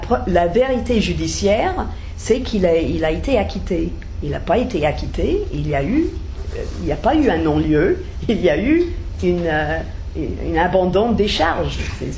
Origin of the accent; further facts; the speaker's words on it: United States; now in France; Pourtant, je suis en France depuis très très longtemps, mais en tant qu'Américaine